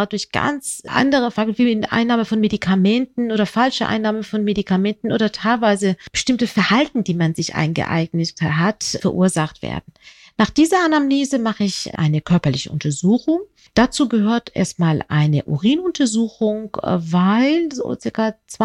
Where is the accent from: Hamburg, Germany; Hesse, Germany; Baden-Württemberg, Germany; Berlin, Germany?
Hamburg, Germany; ich komme ja aus Hamburg